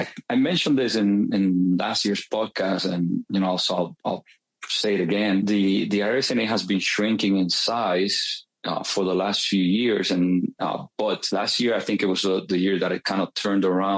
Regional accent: Cleveland, Ohio, United States; my hometown of Cleveland, Ohio

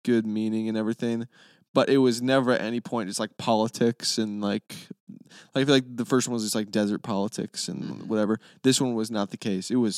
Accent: Florida, United States; But hey, I'm American.

